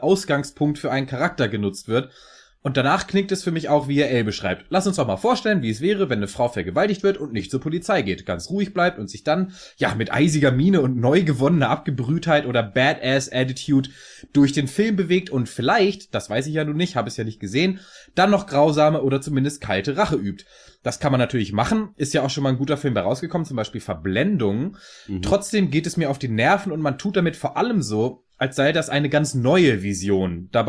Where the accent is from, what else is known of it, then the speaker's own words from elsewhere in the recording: Kiel, Schleswig-Holstein, Germany; also born or lived in Hanover / Munich; now in Ingolstadt, Germany; ich bin Kieler. Mit weiterer Geschichte in Hannover und München. Ingolstadt habe ich mir Gott sei Dank weder wegen des FCI noch wegen Audi ausgesucht. Das waren eher Frau und Kinder. Ja, Ingolstadt ist also als Insider-Info eher mein Altersruhesitz.